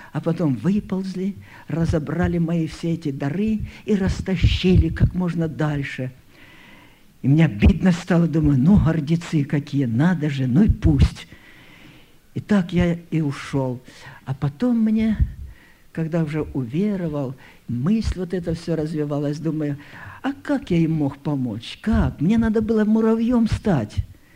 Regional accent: Siberia, Russia; born there; Я родился в Сибири. Родители переехали туда с Курской области, Глушковский район

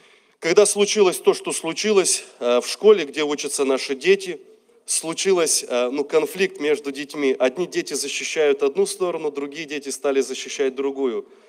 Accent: Ukraine; born there; Украина – это моя родина. Я родился на Украине

